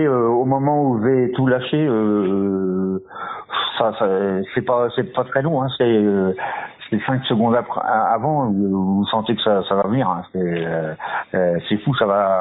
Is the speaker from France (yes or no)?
yes; Pays de la Loire, France; born there; je suis à la retraite, j'ai 62 ans. Je suis né à Saint-Germain-de-Coulles-la-Mer dans la Mayenne. Voilà. J'ai commencé à travailler dans la Mayenne, je suis venu en Sarthe, j'ai suivi ma compagne